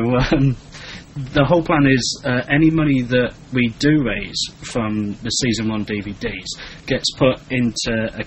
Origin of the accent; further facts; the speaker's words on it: England, United Kingdom; because we're English, you know, and it just seems like, you know, it's a bit wrong from the way we were brought up, and, you know, it seems like begging, and we can't do that. God damn it. You know, we're British.